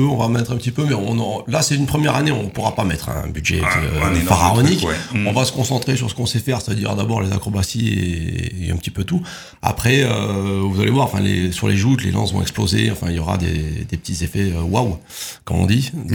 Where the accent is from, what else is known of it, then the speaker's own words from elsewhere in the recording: Lavaur, Occitanie, France; Moi je suis originaire de Lavaure